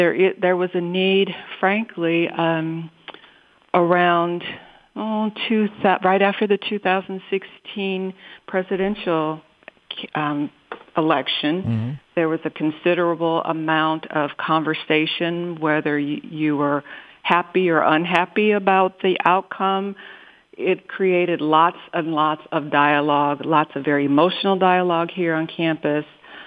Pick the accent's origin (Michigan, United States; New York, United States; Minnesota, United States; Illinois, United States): Illinois, United States; Chicago; I've not been here that long. I'm originally from Chicago. I visited my grandparents' farm every summer, every holiday, Christmas holiday.